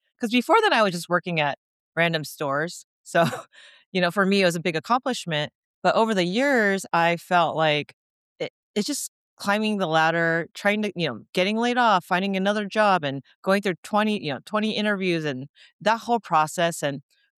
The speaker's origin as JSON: {"language": "English", "town": "Seattle", "region": "Washington", "country": "United States", "lives_now": "Orange County, United States", "said": "Yeah, so I am from Seattle originally, but I am now currently based in Orange County, California"}